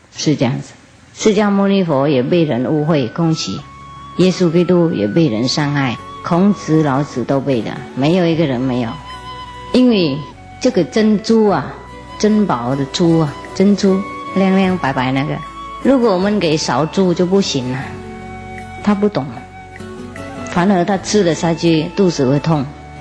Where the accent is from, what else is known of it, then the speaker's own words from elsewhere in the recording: China; 我们中国人也是不打不相知嘛，有没有啊？